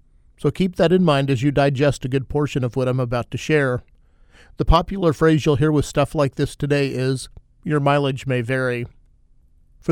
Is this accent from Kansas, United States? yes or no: yes; Kansas, United States; First, big game hunting in Kansas, my home state, is a pretty limited affair